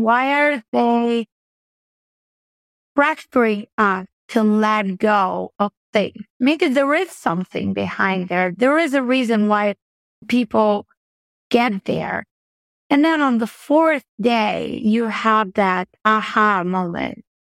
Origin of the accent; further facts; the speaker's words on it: Albania; I was born in Albania and I came from a very poor country, communist country.